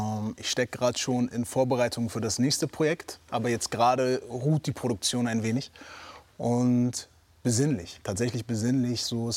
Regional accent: Bremen, Germany; Als Bremer Junge

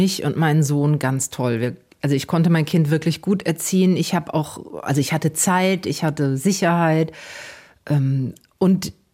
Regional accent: Hesse, Germany; moved away as an adult; also born or lived in Frankfurt; now in Flensburg, Germany; ich bin geborene Frankfurterin, bin in Südhessen groß geworden, habe in Marburg, also in Nordhessen studiert, dann ganz viele Jahre in Frankfurt gearbeitet und bin dann mit 42 nach Flensburg gezogen, also zum ersten Mal außerhalb Hessens gewesen.

